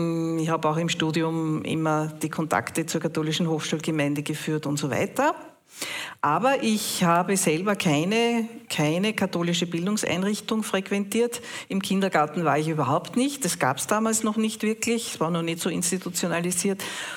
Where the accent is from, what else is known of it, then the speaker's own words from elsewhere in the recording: Salzburg, Austria; Ja, also ich bin keine Oberösterreicherin, keine Niederösterreicherin, sondern eine waschechte Salzburgerin. Vertrete damit natürlich auch den Westen.